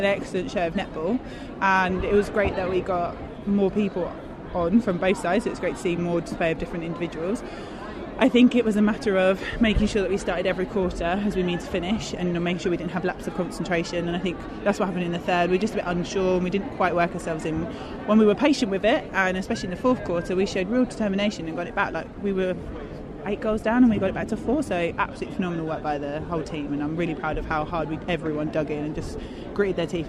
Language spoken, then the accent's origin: English; Colchester, East of England, United Kingdom; Essex always puts out a good crowd, and I'm respectfully an Essex girl and I love it down there.